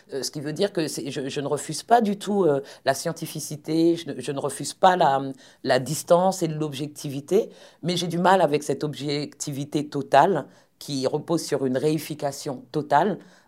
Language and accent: French; Paris, Île-de-France, France; also born or lived in New York, United States; Je suis né en France hexagonale. Et ensuite, j'ai moi-même longtemps vécu dans les Amériques, notamment aux États-Unis, mais en parcourant d'autres pays des Amériques, notamment la Caraïbe anglophone. Mais j'ai passé près de 10 ans, enfin une dizaine d'années à New York.